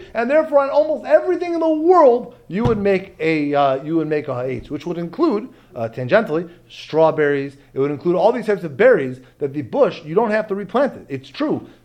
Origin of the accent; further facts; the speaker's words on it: Chicago, Illinois, United States; I grew up in Chicago. We don't have any fruits over here.